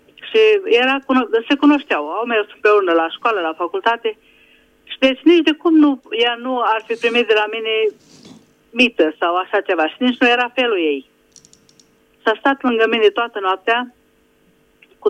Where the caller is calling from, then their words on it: Budapest, Hungary; din Budapesta.